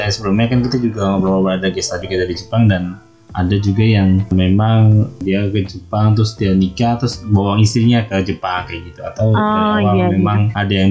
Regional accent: Java, Indonesia; sebenarnya aku orang Sunda Jawa sih Teh.

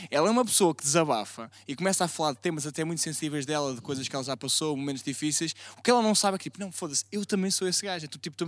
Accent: Leiria, Portugal; Pá, eu sou de Leiria, pá.

